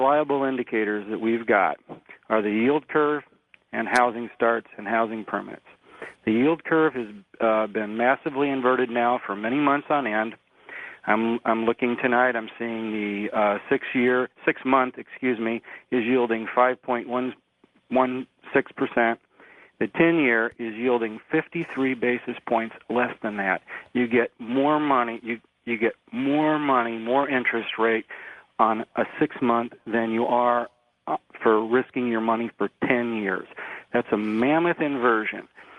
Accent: Chicago, Illinois, United States; I'd like to say hi to everybody that's tuning in to WLS in Chicago, my hometown here.

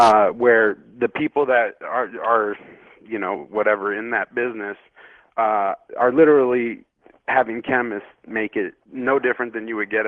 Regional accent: Las Vegas, Nevada, United States; I grew up here in Las Vegas

